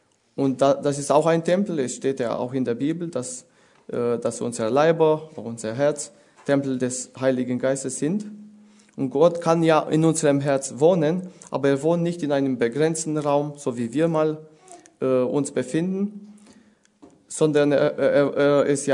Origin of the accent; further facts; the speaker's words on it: Romania; German is a second language; now in Germany; Also ich komme ja aus Rumänien, ich habe schon dort einige Jahre gelebt, auch hier in Deutschland.